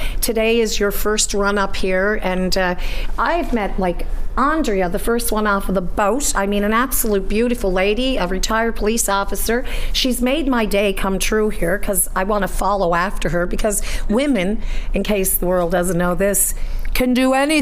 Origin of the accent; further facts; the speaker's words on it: Glace Bay, Nova Scotia, Canada; born there; I was born here. I was born in a little town just outside of Sydney, Nova Scotia, called Glace Bay, Nova Scotia, Nouvelle Coste.